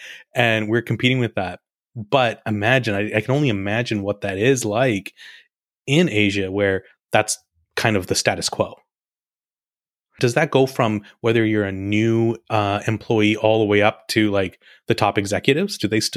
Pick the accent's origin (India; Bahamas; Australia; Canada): Canada; now in United States; so actually I'm Canadian as well, but I live in the US now. So I'm born and raised in Canada, but being someone from North America, but having parents who are immigrants from South Asia